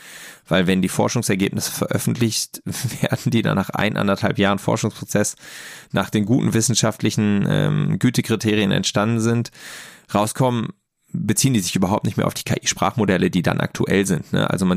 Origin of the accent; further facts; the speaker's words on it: North Rhine-Westphalia, Germany; Nordrhein-Westfalen, wo ich herkomme